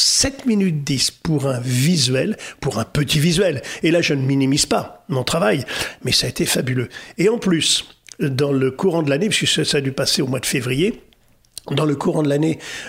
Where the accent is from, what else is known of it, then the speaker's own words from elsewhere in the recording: Corte, Corsica, France; Moi, je suis d'origine de Corté, donc en Corse.